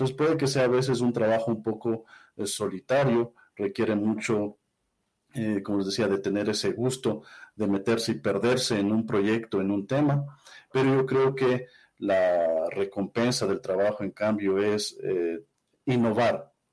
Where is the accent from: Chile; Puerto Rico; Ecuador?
Ecuador; Yo soy ecuatoriano, yo estudié aquí la secundaria, luego salí a hacer mis estudios universitarios en Europa